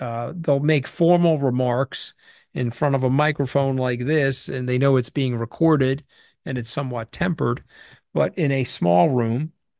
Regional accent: New York, United States; I grew up on Long Island. My dad was a crane operator, so I lived in a blue-collar community.

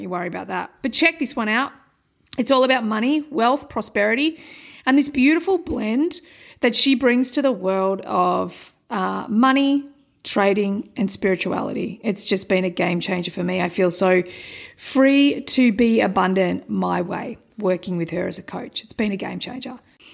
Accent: Australia; Being Australian, she is our monarch, or was our monarch.

